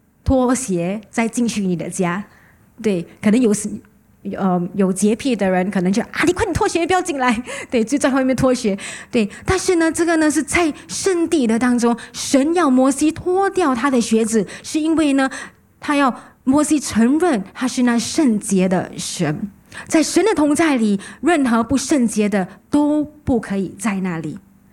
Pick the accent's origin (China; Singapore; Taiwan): Singapore; 我们新加坡人都很忙的人哦